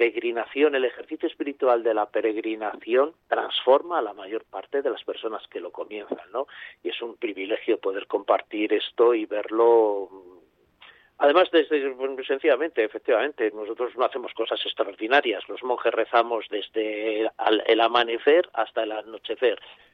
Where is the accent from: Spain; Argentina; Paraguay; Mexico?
Spain; prácticamente yo soy el único español.